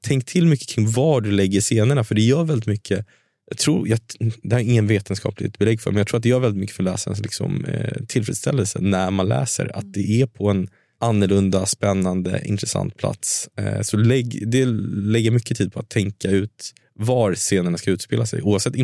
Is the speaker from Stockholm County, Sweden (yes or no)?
yes; Stockholm, Stockholm County, Sweden; Men jag kan ju mitt Stockholm, jag är fan uppvuxen här.